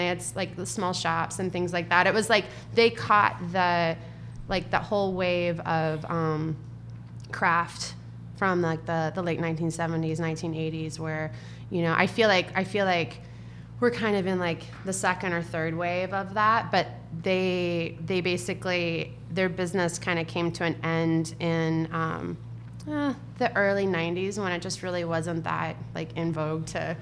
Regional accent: Missouri, United States; Yeah, so I grew up in Missouri.

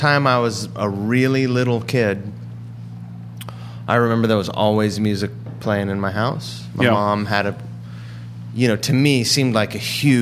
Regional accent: Seattle, Washington, United States; I'm from Seattle, okay. Washington.

